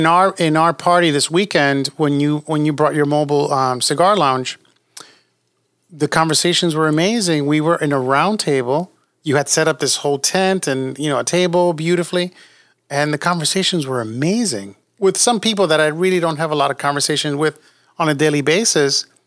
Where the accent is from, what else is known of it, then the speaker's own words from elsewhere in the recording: New York, United States; And certainly when I was growing up in New York, and, you know, I ventured into cigars